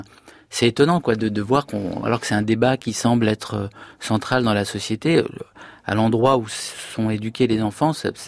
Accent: Brittany, France; also born or lived in Syria; en habitant à la fois dans un village en Syrie et en grandissant en Bretagne

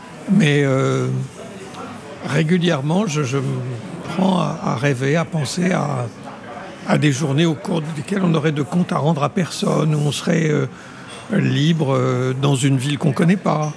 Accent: Tours, Centre-Val de Loire, France; born or raised there; also born or lived in Paris

